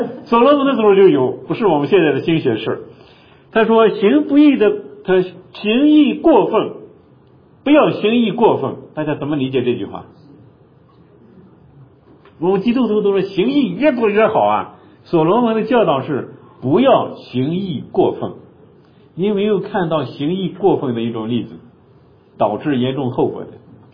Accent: Suide County, Shaanxi, China; moved away; 我这次回国去啊，到我的老家去，我的老家一个朋友给我讲了一件事。因为我们绥德县那个地方呢，有一些风俗习惯

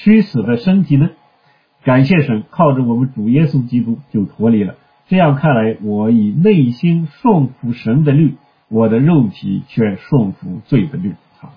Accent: China

